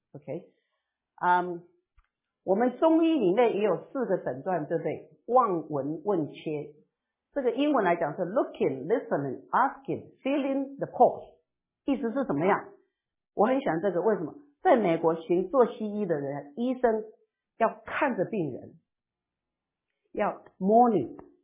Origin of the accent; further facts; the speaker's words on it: Taiwan; 我是台湾出生长大的。